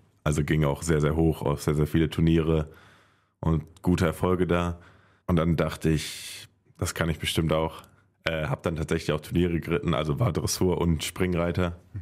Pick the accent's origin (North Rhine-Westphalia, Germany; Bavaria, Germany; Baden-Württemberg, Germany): North Rhine-Westphalia, Germany; Haldern; Handballspielgemeinschaft Haldern-Merrock-Isselburg, das ist halt mein Heimatdorf. Ich komme ja ursprünglich aus Haldern. Also es ist ein 5000 Seelen Einwohnerdorf. Ja. Alles sehr, sehr ländlich gelegen und da kennt halt jeder jeden.